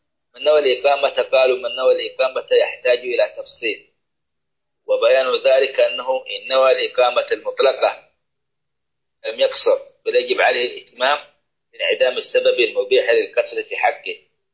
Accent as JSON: {"language": "Arabic", "country": "Saudi Arabia"}